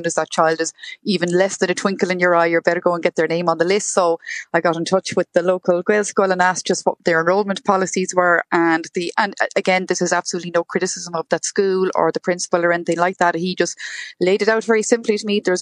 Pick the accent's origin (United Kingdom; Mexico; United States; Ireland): Ireland; first language Irish; English is a second language; Now, obviously, Gaeilge is my first language. I remember learning English, which I know is quite unusual in this country. It's usually the other way around.